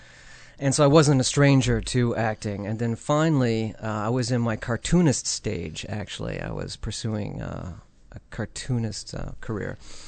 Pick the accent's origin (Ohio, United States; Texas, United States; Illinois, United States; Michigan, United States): Illinois, United States; Chicago; now in Los Angeles, United States; I am from Chicago.